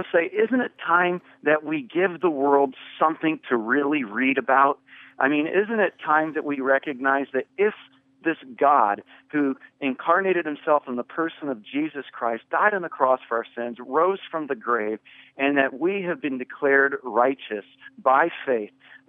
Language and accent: English; California, United States; I never heard the gospel until I was 19 years of age. I grew up in California